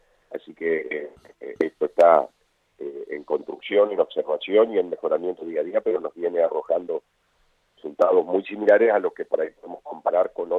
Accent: Concepción del Uruguay, Entre Ríos, Argentina; soy oriundo de Concepción del Uruguay, estoy en contacto con mi ciudad, por supuesto

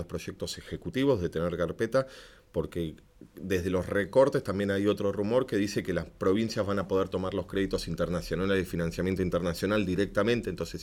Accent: Argentina; ni hablar de la cordillera, que es de donde vengo.

